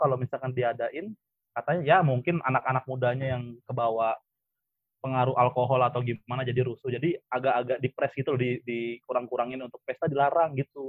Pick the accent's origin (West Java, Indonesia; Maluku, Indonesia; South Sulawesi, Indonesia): Maluku, Indonesia; Ambon; now in Jakarta, Indonesia; gua pikir lagi ya, kalau misalkan gua ke Ambon, sedangkan gua di Jakarta aja kurang deket sama saudara-saudara gua yang orang Ambon di Jakarta.